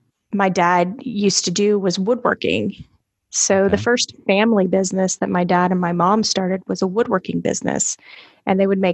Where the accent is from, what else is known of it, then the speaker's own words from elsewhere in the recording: Austin, Texas, United States; I was born and raised in Austin.